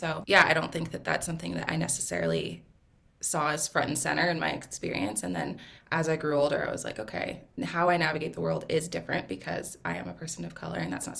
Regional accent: Alberta, Canada; we're from the Caribbean. And so, yeah, growing up in Alberta, mostly white people

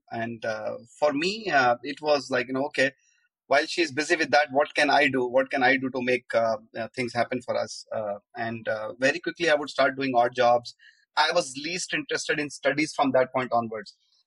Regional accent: Ahmedabad, Gujarat, India; moved away as an adult; I grew up in Ahmedabad, and I was there until I was 25 years of age.

